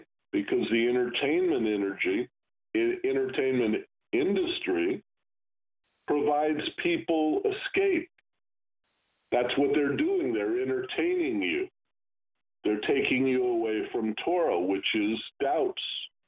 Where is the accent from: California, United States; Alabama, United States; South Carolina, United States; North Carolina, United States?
California, United States; Los Angeles; born there; I was born in Los Angeles.